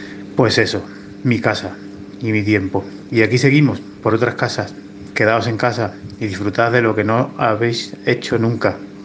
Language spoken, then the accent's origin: Spanish; Extremadura, Spain; lo que fue mi casa, mi primera casa, allá en mi pueblo en Badajoz.